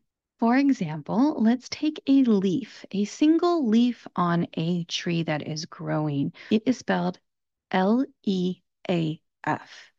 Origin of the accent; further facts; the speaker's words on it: California, United States; accent: Southern California; That's my particular accent. I'm from Southern California, and that's the accent that I speak with.